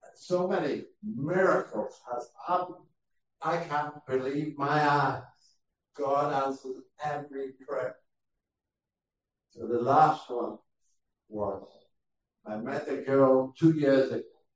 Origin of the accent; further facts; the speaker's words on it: Ghana; moved away; I'm from Ghana, by the way. I was born, went to school there, and it's a long time since I be among my own people. I grew up with that.